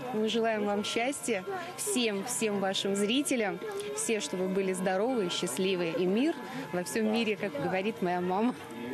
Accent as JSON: {"language": "Russian", "town": "Shchyolkovo", "region": "Moscow Oblast", "country": "Russia", "said": "я из города Щелково."}